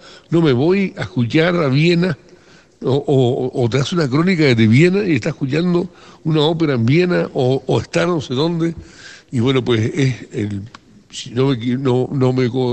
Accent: Canary Islands, Spain; No, no, no. Yo soy canario. Eso de majorero y esas cosas son cosas de barrio. Yo soy canario y punto

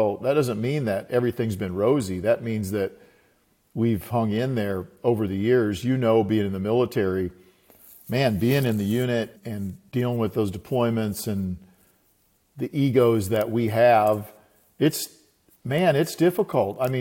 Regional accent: South Dakota, United States; Well, I grew up in South Dakota on a dirt farm there.

